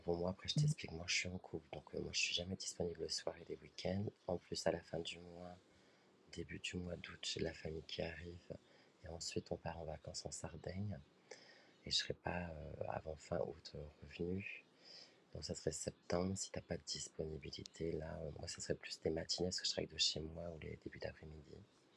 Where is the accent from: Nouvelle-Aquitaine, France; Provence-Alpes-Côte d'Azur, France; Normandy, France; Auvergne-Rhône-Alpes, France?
Provence-Alpes-Côte d'Azur, France; Vidauban; Bon, moi, je suis de Vidauban.